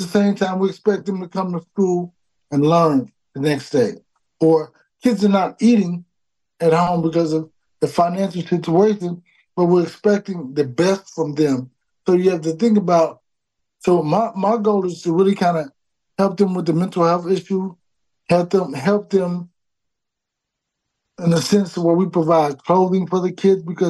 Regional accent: Dallas, Texas, United States; Then we chose Paul Quinn because I am from Dallas and I can't overlook the school that's here in my city.

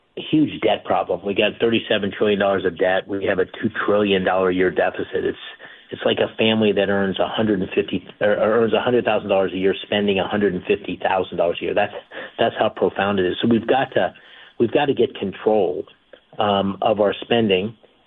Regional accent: Pennsylvania, United States; the people where I grew up in Columbia County

